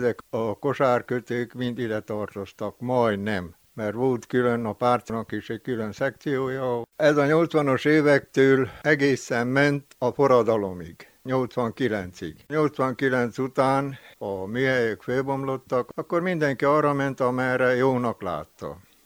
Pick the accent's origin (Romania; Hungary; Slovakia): Romania; Siményfalva, Harghita; Siményfalván születtem, itt nőttem fel, az iskolai végzettségem 8 osztály, katonaságot csináltam.